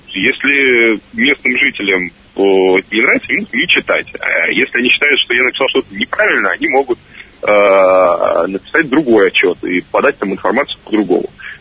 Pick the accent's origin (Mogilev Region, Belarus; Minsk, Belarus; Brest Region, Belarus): Minsk, Belarus; Ну, я знаю десятки стран и сотни городов, где намного хуже, чем в Минске.